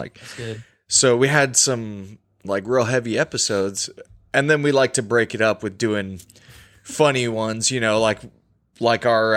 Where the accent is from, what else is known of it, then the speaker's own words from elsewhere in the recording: Texas, United States; I'm actually not from New York. I'm originally from West Texas.